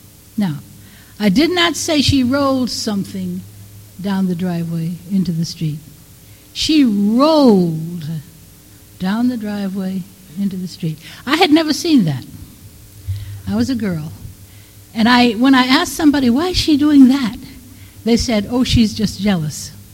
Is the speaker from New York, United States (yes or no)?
yes; Depew, New York, United States; born there; I was born in Depew. And because Depew at that time was a Polish town, I understood Polish and I spoke Polish.